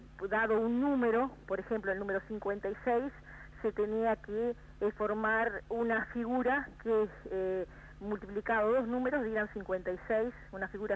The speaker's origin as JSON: {"language": "Spanish", "country": "Uruguay", "said": "Como buenos uruguayos hicimos una parrilla"}